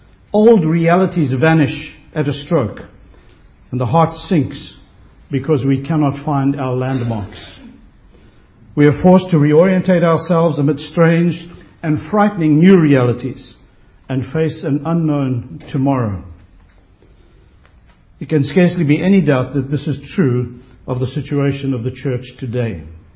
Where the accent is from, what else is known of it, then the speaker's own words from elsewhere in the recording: South Africa; I grew up in South Africa in the 70s. I became a Christian